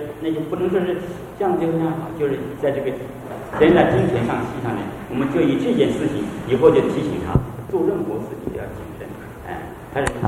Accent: Taiwan; 因为那个我是台湾的

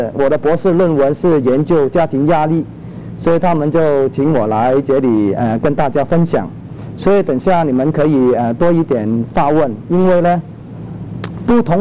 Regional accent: Chaozhou, Guangdong, China; 然后就去了一个潮语浸信会，我是潮州人

